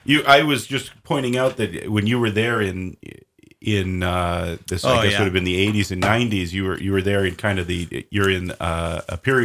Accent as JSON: {"language": "English", "region": "Minnesota", "country": "United States", "said": "I come from the Twin Cities in Minnesota, but those are actually adjacent cities"}